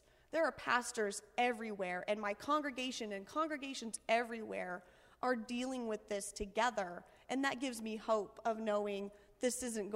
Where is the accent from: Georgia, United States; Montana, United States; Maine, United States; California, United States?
Montana, United States; oh, I know Wyoming, I'm from Montana, and nothing's really changed.